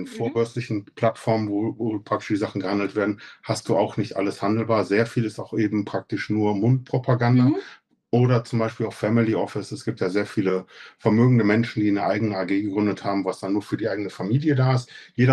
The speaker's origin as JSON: {"language": "German", "town": "Baumberg", "region": "North Rhine-Westphalia", "country": "Germany", "said": "Ich komme aus Baumberg und da findet man die Sachen dann auch da in aller Ruhe."}